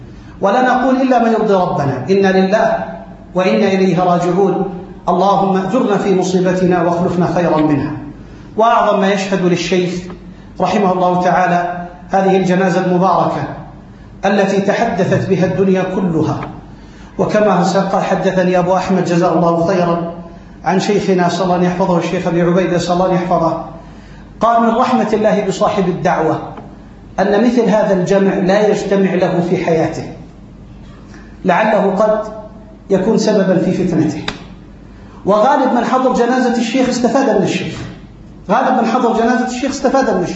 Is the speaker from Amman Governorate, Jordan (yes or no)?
yes; Amman, Amman Governorate, Jordan; also born or lived in Aqaba; لما كنت في مراحل الدراسية الأولى، وانتقلنا من العقبة إلى عمان في سنة 84-85